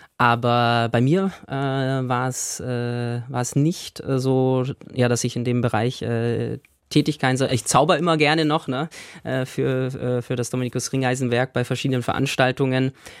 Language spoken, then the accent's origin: German; Ursberg, Bavaria, Germany; wo ich aufgewachsen bin, Ursberg, da sind ja über 2000 Menschen mit Behinderung stationiert. Es war ein besonderes Umfeld. Bin da zur Grundschule gegangen und zum Gymnasium.